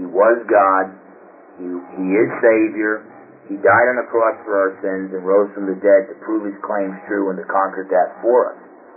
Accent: New Jersey, United States; I came from New Jersey originally, and Roman Catholicism is really strong out there.

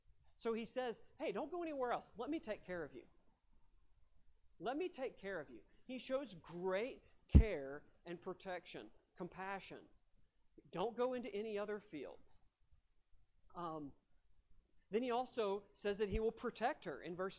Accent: West Virginia, United States; now in Montana, United States; Boy, when I look back about, why am I coming to Montana? I grew up in West Virginia. Who would dare leave that beautiful, wonderful state?

